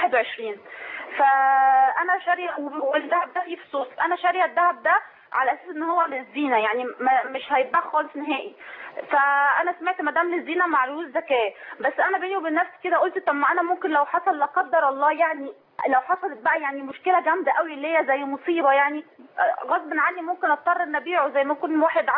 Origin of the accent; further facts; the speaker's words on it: El Mahalla El Kubra, Gharbia, Egypt; انا من المحله